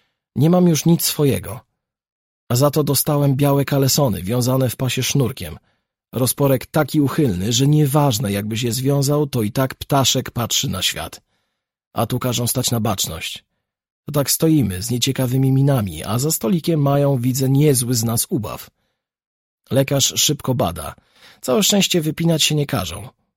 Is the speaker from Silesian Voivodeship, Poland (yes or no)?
yes; Racibórz, Silesian Voivodeship, Poland; Tak więc 3 zuchów, ja z Raciborza